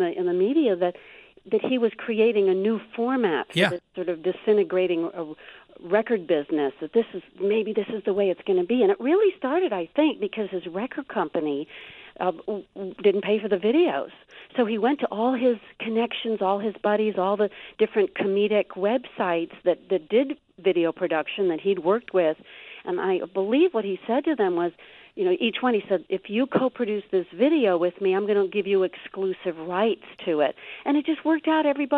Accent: Chicago, Illinois, United States; I am. Chicago is my hometown.

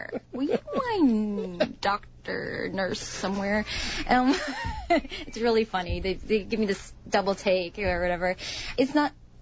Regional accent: Downers Grove, Illinois, United States; It's my family. It's my home base. I grew up in Downers Grove.

